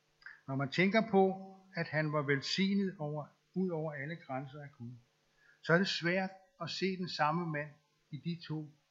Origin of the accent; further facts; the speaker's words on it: Jutland, Denmark; Og nu, jeg kommer jo fra Jylland, som I jo nok ved